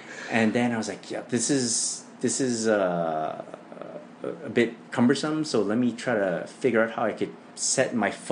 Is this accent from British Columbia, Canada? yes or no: no; Montreal, Quebec, Canada; I'm a guy from Montreal.